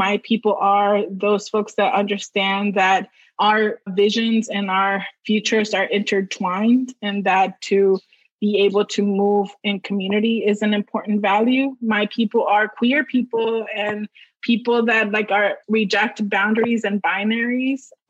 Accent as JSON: {"language": "English", "region": "Texas", "country": "United States", "said": "like my home state of Texas."}